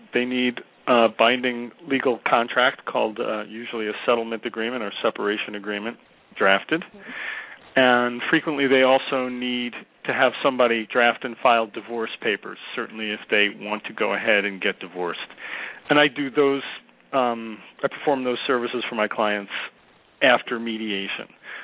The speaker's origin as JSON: {"language": "English", "town": "Yonkers", "region": "New York", "country": "United States", "tie": "born or raised there", "also_born_or_lived": "Bronx", "said": "I was born and raised in the Bronx in my early years, and then when I was a young little guy, we moved to Yonkers, and I lived in Yonkers through grade school and almost throughout high school"}